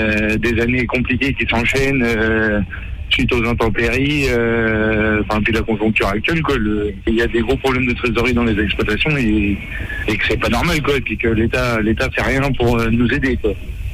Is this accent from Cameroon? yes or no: no; France; Nous, on produit de la viande de qualité chez nous en France